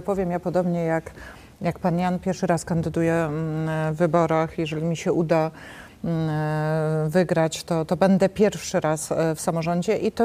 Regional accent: Katowice, Silesian Voivodeship, Poland; ja akurat jestem z Katowic, gdzie mamy 5 okręgów wyborczych

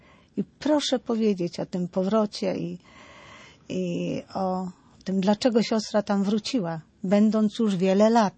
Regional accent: Papowo Biskupie, Kuyavian-Pomeranian Voivodeship, Poland; w mojej rodzinnej miejscowości, na Dożynkach powiatowo-gminnych w Papowie Biskupim

